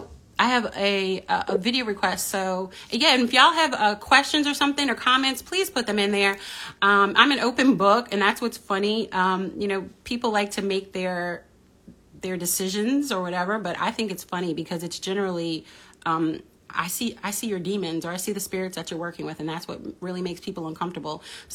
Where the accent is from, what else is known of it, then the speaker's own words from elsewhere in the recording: New Orleans, Louisiana, United States; And just growing up in New Orleans in different ways, but traumatized through Katrina and then Ida and just so many things.